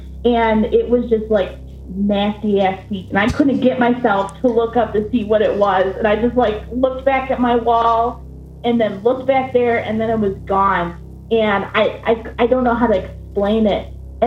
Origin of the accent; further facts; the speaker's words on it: Illinois, United States; I'm from Northern Illinois.